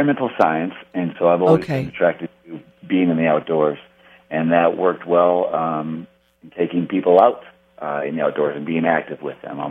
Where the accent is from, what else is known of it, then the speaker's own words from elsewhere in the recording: Midwest, United States; moved away as an adult; now in Bozeman, United States; It isn't. I grew up in the Midwest, but moved here after graduating from college to explore the mountains and the vast wilderness that we have out here.